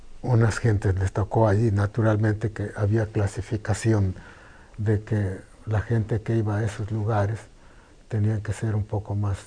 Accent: Chalcatongo, Oaxaca, Mexico; Regresamos a Chalcatongo y allí cada quien se fue a donde pudo, es decir, a trabajar. Yo me vine para la ciudad de Oaxaca, que es la capital del estado

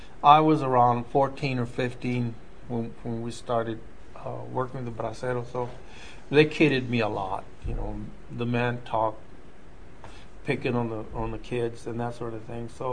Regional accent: Pecos, Texas, United States; also born or lived in Zaragoza, Texas; In the early 40s, around 43, my parents moved to Pecos. I was born in Zaragoza in November the 16th, 1938.

